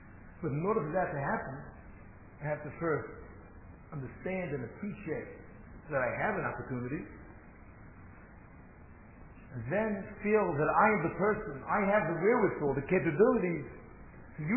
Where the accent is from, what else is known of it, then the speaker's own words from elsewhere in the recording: New York, United States; born there; You know, I guess just in case you don't hear it in my accent, I was born in New York.